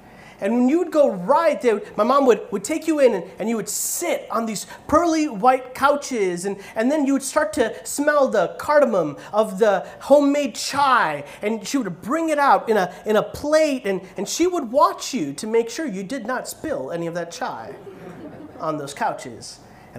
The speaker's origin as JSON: {"language": "English", "town": "Chicago", "region": "Illinois", "country": "United States", "tie": "born or raised there", "said": "So my parents immigrated from India. We landed in Chicago. I would argue the greatest city in the United States."}